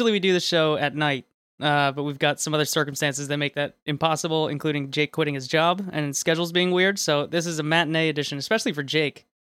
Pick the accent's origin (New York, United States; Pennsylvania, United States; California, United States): Pennsylvania, United States; Philadelphia; So I like it because it is my hometown moonwalker. That there was a Pete Conrad was born in Philadelphia and went to school over in Havertown, Pennsylvania